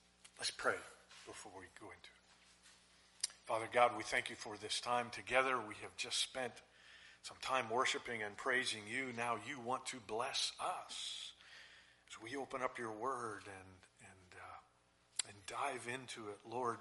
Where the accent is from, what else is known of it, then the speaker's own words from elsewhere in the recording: Pennsylvania, United States; But right now I want to tell you a little story about my hometown. May 31st, 1889 was one more in a series of rainy days on the west slope of the mountains in southwest Pennsylvania.